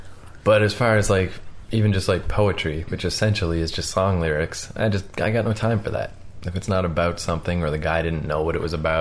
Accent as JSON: {"language": "English", "country": "Australia", "accent": "Australian", "said": "This album, this isn't offensive, my Australian accent."}